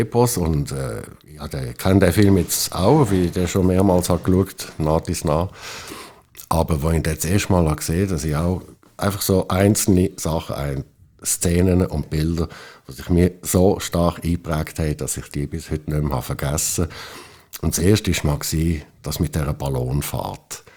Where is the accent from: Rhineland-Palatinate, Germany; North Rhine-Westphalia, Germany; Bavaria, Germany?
North Rhine-Westphalia, Germany; in Deutschland aufgewachsen im Ruhrpott, dort ist alles flach, dort hat es keine Höhen